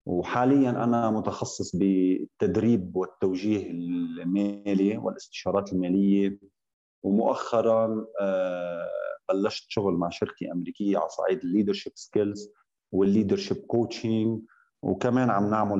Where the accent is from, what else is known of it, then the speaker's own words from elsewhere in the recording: Lebanon; moved away as an adult; now in Saudi Arabia; أنا من لبنان وعايش صار لي 13 سنة من المملكة العربية السعودية، انتقلت بين الرياض والمنطقة الشرقية. أنا بحب المنطقة الشرقية وبحب الخبر أكثر شيء من بالمدن اللي عشت فيها بالمملكة العربية السعودية،